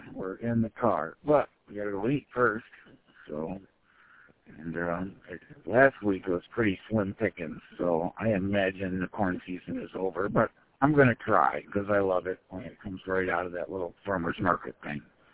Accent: Paw Paw, United States; You know, I grew up in Paw Paw. Kind of an excluded life. Backwoods excluded life.

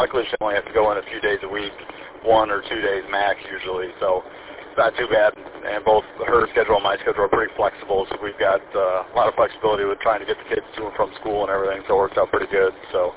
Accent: Ludington, Michigan, United States; and then I grew up in Ludington on the west side.

